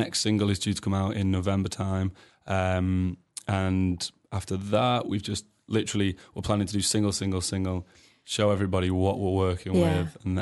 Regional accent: Manchester, North West England, United Kingdom; so they're from Yorkshire and we're from Manchester.

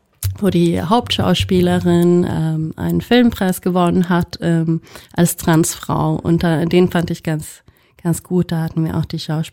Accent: Sweden; German is a second language; now in Germany; Ich komme übrigens aus Schweden.

